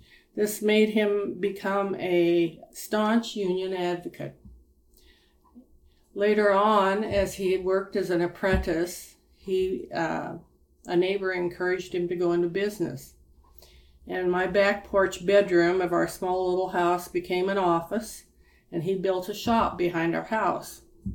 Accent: Pueblo, Colorado, United States; born there; I was born in Pueblo, Colorado on December 21st, 1942, on the darkest day of the year.

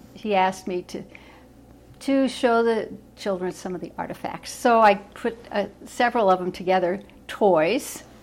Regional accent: Anchorage, Alaska, United States; But growing up, when I grew up in Anchorage, we didn't have very many stores where you could buy toys.

